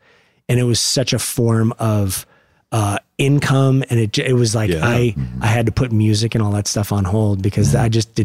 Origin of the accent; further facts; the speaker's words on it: North Hollywood, California, United States; I was born in Van Nuys. I was raised, though, in North Hollywood.